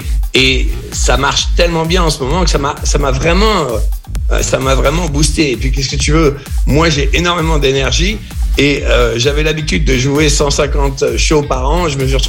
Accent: France; moved away; ça fait beaucoup d'années maintenant que j'ai quitté la France, et j'adore la France. Ça me manque souvent, je reviens souvent à Paris

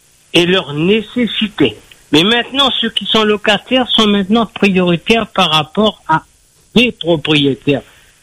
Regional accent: Réunion, France; Je viens de Nice. Donc, je suis propriétaire à La Réunion, et je suis réunionnais, je le dis bien.

